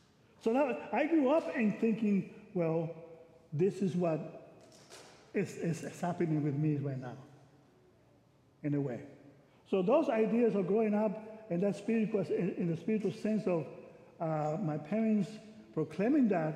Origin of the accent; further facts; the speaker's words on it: Puerto Rico; now in United States; came to my hometown, Puerto Rico, and we got together, and the coach came. I played basketball in Puerto Rico.